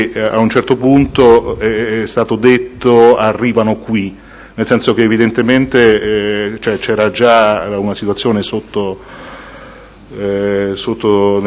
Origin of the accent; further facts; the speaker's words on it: Rome, Lazio, Italy; essendo io romano, queste cose, l'accento vabbè, parte che è riconoscibile